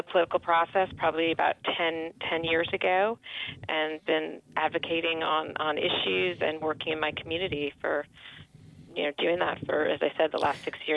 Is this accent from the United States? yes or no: yes; New York, United States; born there; I was born in Westchester and went to Notre Dame for college and studied chemical engineering.